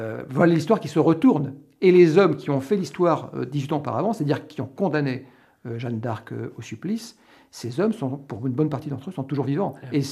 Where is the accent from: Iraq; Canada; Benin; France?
France; Bar-le-Duc, Grand Est; La raison immédiate, c'est que je suis de Bar-le-Duc. Donc du Barrois